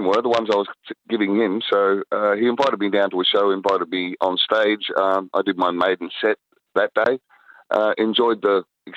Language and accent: English; Australia; also born or lived in Manus Island, Papua New Guinea; My father was in the Navy when I was a child. We've travelled around Australia quite a lot. I actually spent 2 years living on Manus Island, which used to have a naval base.